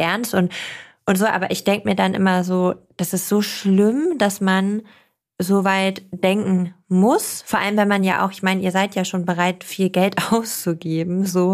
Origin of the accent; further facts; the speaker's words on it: Armenia; sag ich, ich bin aus Armenien.